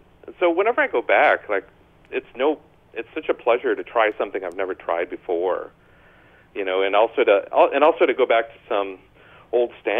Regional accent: Hastings, Minnesota, United States; Like, there's even going to be a brewer in my hometown this year. They're opening

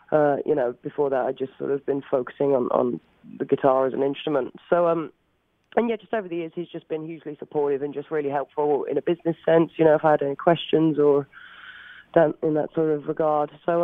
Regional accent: Birmingham, West Midlands, United Kingdom; I was doing a charity show in my hometown of Birmingham

